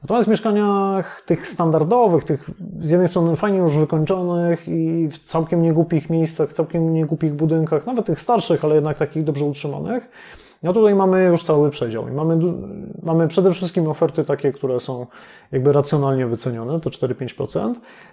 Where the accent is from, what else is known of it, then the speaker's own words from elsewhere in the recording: Katowice, Silesian Voivodeship, Poland; now in Tricity, Poland; sam pochodzę z Katowic, teraz przeniosłem się do Trójmiasta.